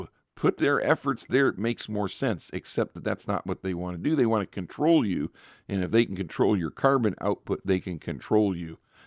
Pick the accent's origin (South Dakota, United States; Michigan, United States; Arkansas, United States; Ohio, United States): Ohio, United States; Richfield; Even where I grew up here in Richfield, Ohio, I remember my dad, who was born and raised in Richfield